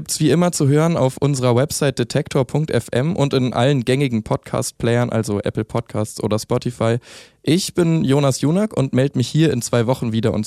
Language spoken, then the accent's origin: German; Bremen, Germany; Mein Tipp auf jeden Fall für alle, die in meine Heimatstadt Bremen ziehen wollen